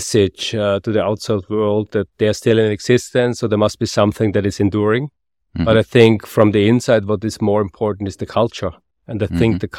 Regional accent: Vienna, Austria; I was raised in Vienna

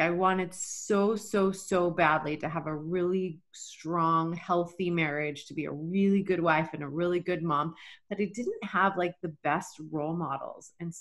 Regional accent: Texas, United States; I, you know, was born and raised in Texas, and my parents divorced when I was 12.

